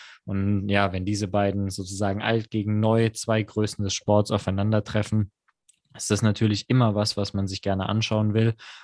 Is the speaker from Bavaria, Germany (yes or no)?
no; Mannheim, Baden-Württemberg, Germany; Und da werden wir als Mannheimer natürlich besonders die Daumen drücken.